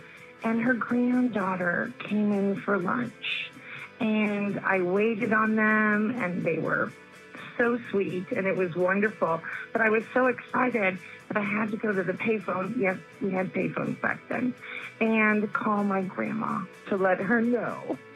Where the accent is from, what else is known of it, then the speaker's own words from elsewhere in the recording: Atlanta, Georgia, United States; also born or lived in New York; from Atlanta, and I have a wonderful brush with celebrity story. Back in 91, I lived in New York